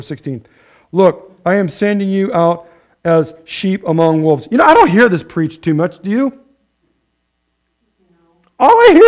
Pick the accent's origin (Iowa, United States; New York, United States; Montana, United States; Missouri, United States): Iowa, United States; Ottumwa; Gary Crowell used to live in Ottumwa. We're from Ottumwa.